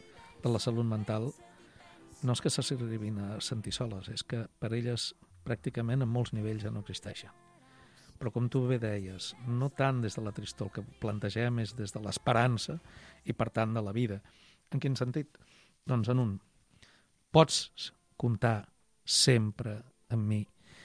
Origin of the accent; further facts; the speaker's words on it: Cabdella, Catalonia, Spain; now in Sabadell, Spain; jo sóc de la Vall Fosca, jo sóc de Cabdella, encara que no es noti amb l'accent ara, però vaja, costa molt poc recuperar-lo.